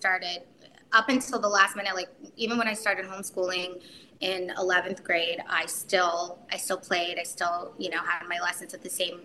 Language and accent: English; Culver City, California, United States; I was born actually in Culver City. Well, not born in Culver